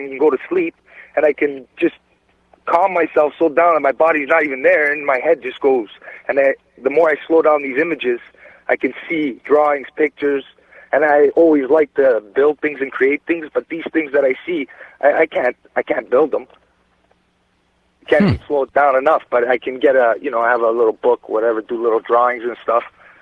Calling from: Woodbridge, Ontario, Canada; Woodbridge, Ontario.

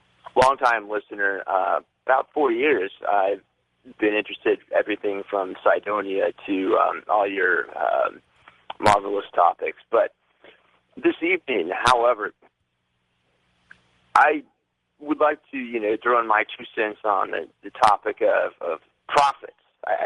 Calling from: Louisville, Kentucky, United States; I'm calling from Louisville, Kentucky.

